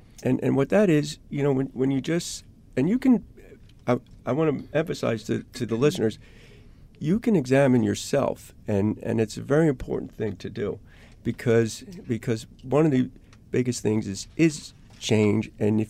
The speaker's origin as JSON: {"language": "English", "town": "Long Island", "region": "New York", "country": "United States", "tie": "born or raised there", "said": "I grew up on Long Island."}